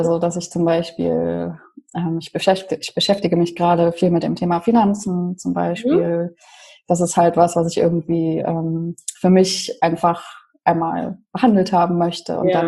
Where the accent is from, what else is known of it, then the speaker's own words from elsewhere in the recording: Leipzig, Saxony, Germany; Also ich komme ja ursprünglich aus Leipzig.